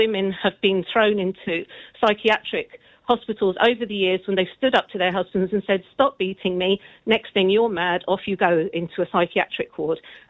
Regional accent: London, United Kingdom; moved away as an adult; now in Ireland; I grew up in London from Irish parents.

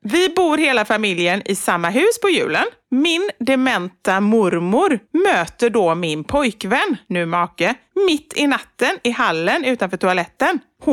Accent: Gothenburg, Västra Götaland County, Sweden; jag är göteborgare med.

